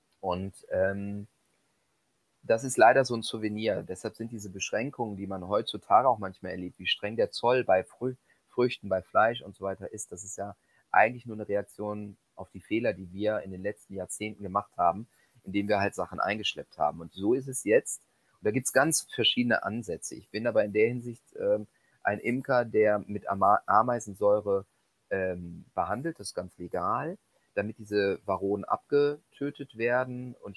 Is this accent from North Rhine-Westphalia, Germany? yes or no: yes; Kerpen, North Rhine-Westphalia, Germany; Also ich bin in Kerpentürnich aufgewachsen, total dörflich. Das ist ein kleines Kaff, 17 Kilometer entfernt von Köln.